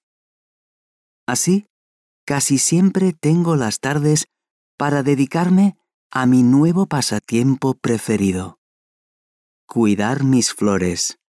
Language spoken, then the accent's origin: Spanish; Madrid, Community of Madrid, Spain; Soy de Madrid y antes de este cambio, siempre había vivido allí.